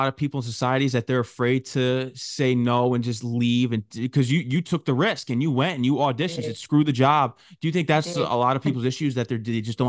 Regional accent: Connecticut, United States; No, I'm from Connecticut originally.

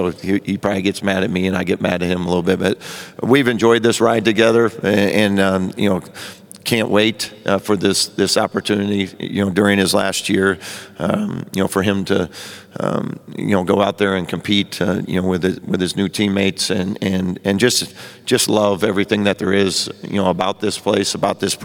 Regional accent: Iowa, United States; I'm from Iowa. I grew up in the Midwest. It was going to take something special to have me leave there.

